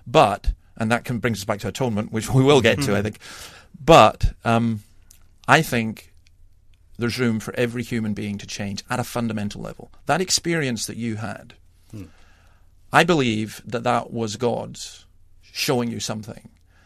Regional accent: England, United Kingdom; I'm going to teach you as an Englishman, I'm going to teach you a good Scots phrase.

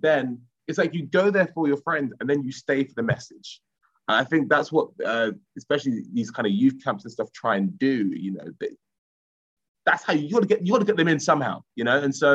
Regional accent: Romford, London, United Kingdom; where I grew up in Collier Row in Romford, all the churches there were quite connected really well.

